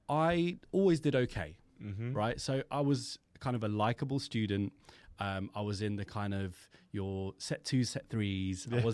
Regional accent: Brentford, London, United Kingdom; I grew up in Brentford, and then I ended up in Chiswick Community School.

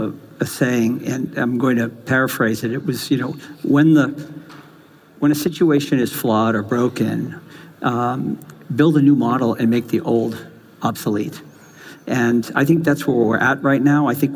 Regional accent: Boston, Massachusetts, United States; I grew up in Boston, a big Irish Catholic family, one of 7 children.

